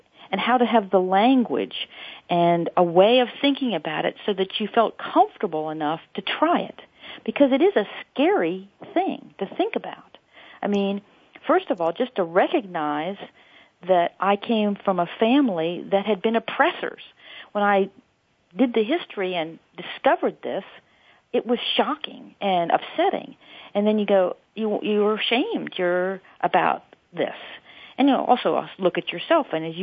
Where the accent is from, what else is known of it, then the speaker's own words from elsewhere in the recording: Baltimore, Maryland, United States; now in Virginia, United States; And I remember I grew up actually in Baltimore, Maryland, but my father's family was from Virginia